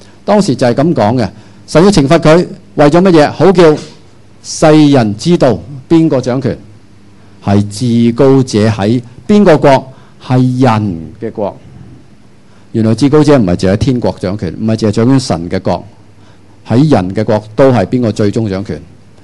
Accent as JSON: {"language": "Cantonese", "country": "Hong Kong", "said": "當然今時今日我哋香港人冇呢個問題啦，係咪？"}